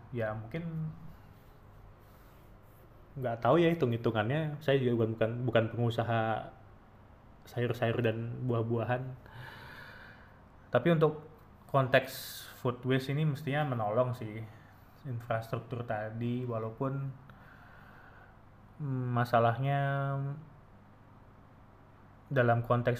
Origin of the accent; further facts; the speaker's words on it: Surabaya, East Java, Indonesia; born there; Terus di Surabaya, ini kota kelahiran saya yang saya banggakan itu